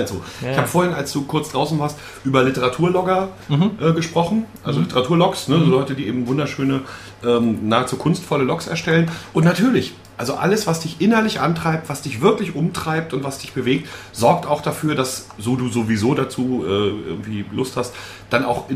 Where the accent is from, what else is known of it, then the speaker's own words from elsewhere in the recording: Mecklenburg-Vorpommern, Germany; Das ist ja nur 5 Kilometer von da weg, wo ich aufgewachsen bin.